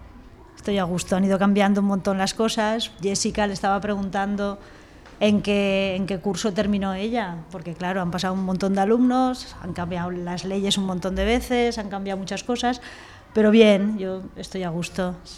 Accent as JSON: {"language": "Spanish", "town": "Gandía", "region": "Valencian Community", "country": "Spain", "said": "No, yo soy de Gandía."}